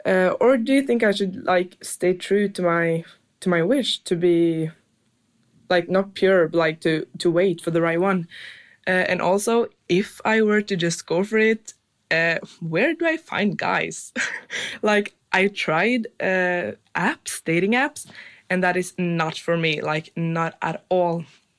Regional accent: Norway; I'm from Norway

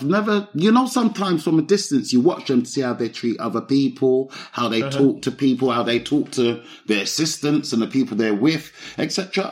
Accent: Brockley, London, United Kingdom; I grew up in Brockley, South East London. So I've grown up, but Southwest and Southeast. But my growing up years, the young years, was mostly in Brockley.

